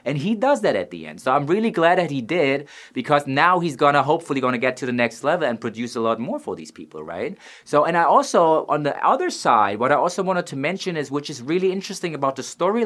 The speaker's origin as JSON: {"language": "English", "town": "Offenbach", "region": "Hesse", "country": "Germany", "said": "I was coming from Offenbach, which maybe not all of you guys know, but Offenbach in Germany is a small town next to Frankfurt am Main"}